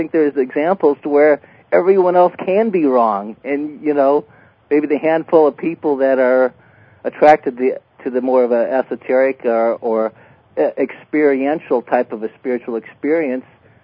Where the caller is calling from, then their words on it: St. Louis, Missouri, United States; I'm calling from St. Louis.